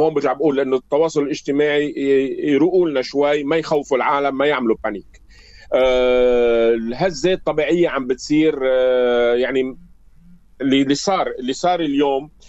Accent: Lebanon

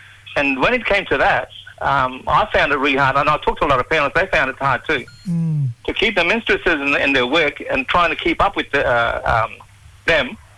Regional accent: Erub, Queensland, Australia; I'm from Erub, Darnley Island, Torres Strait.

